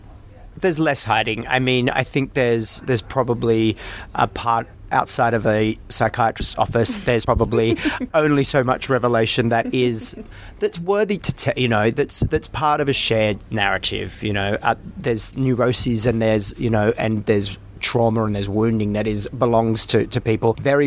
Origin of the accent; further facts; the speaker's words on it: Australia; I'm Australian.